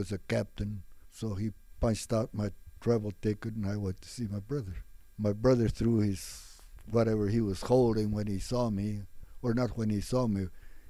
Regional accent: El Paso, Texas, United States; It was just, I was born there on Chelsea Street, and my dad owned a couple of farms, and we worked all the time.

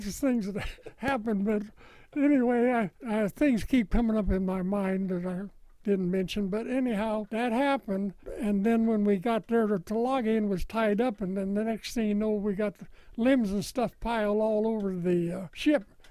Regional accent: Bakersfield, California, United States; He came to the gun once when somebody told him that I was from Bakersfield, and then we talked.

